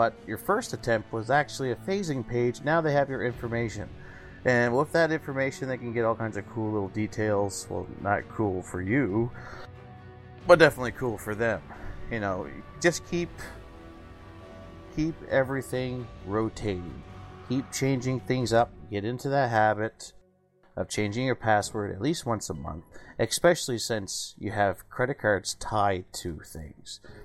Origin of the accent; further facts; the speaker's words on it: Canada; Well, wait a minute. I'm Canadian.